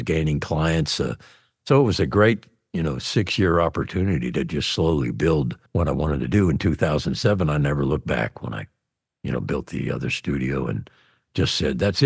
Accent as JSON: {"language": "English", "region": "Pennsylvania", "country": "United States", "said": "people don't even place me from Western Pennsylvania. They think maybe I'm from Texas."}